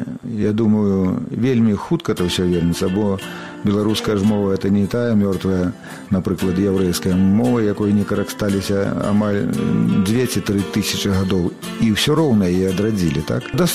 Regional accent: Buglaye, Mogilev Region, Belarus; Бо гэта Краснапольскі раён, вёска Буглае, я адтуль родам. Суседняя вёсачка Шамаўшчына, яе зусім няма, там жыў мой дзед, бацька майго бацькі.

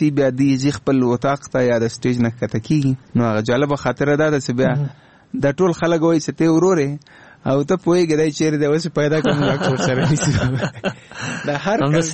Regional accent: Afghanistan; نه زه افغان یم خو هندي ژبه ما زده کړې

